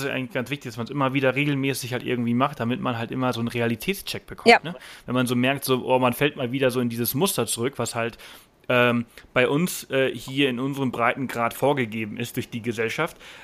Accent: Germany; Und wir, also ihr als Schweizer und wir als Deutsche, die sehr, sehr viel, wenn nicht sogar alles haben, wir geben immer ganz wenig.

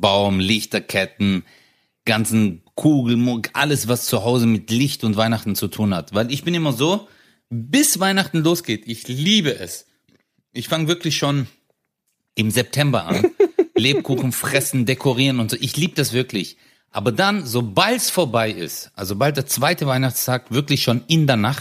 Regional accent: Baden-Württemberg, Germany; ich bin Schwabe

